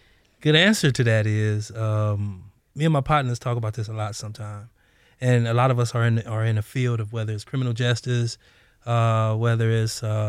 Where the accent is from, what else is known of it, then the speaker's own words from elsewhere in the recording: Los Angeles, California, United States; I grew up in South Central, like 77th and Compton Avenue.